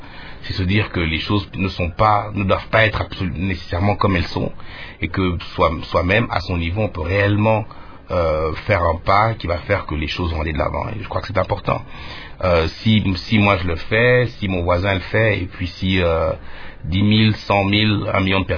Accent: Kinshasa, DR Congo; moi j'ai grandi à Kin

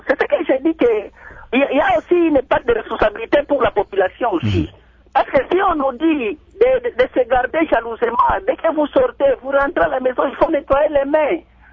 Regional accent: Kindu, Maniema, DR Congo; J'ai vu à Kindu, chez moi, au Maniema, comment est-ce que les gens mouraient facilement avec cette épidémie.

